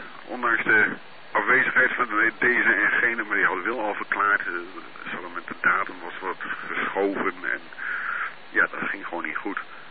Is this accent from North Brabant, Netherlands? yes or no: no; Groningen, Netherlands; born there; Ik ben daar geboren in Groningen, maar ik heb niks met Groningen.